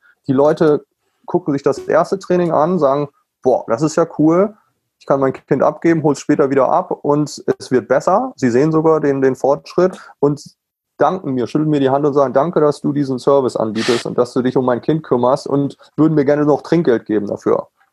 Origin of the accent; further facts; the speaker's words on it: Germany; now in United States; als Deutscher komme ich da rüber